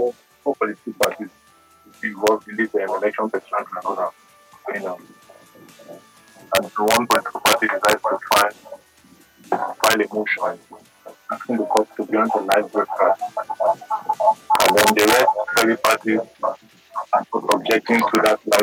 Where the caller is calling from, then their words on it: Central Iraq, Iraq; We're calling from Central Iraq.